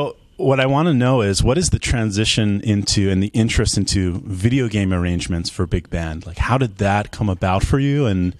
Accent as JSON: {"language": "English", "region": "New York", "country": "United States", "said": "In fourth grade, I'm from New York, so we start lessons in fourth grade."}